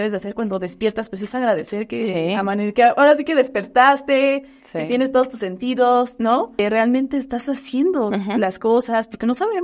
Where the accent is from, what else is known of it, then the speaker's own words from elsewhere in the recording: Mexico; es nuestra vestimenta, es lo que nos identifica sí. como mexicanos?